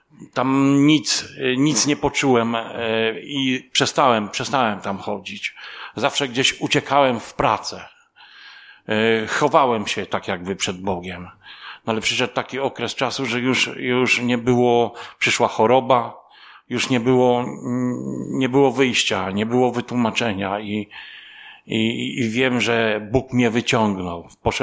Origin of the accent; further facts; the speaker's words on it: Toruń, Kuyavian-Pomeranian Voivodeship, Poland; moved away as an adult; also born or lived in England; pochodzę z Torunia. W 2003 roku wyjechałem do Anglii.